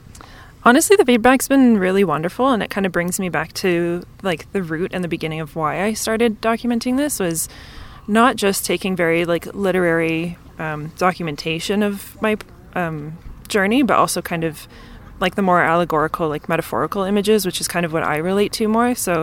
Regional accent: Toronto, Ontario, Canada; and I'm from Toronto, Canada.

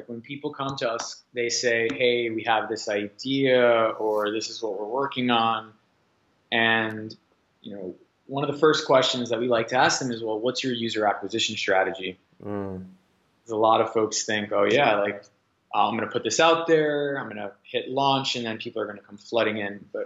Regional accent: New York City, New York, United States; also born or lived in Philadelphia; I'm from New York City.

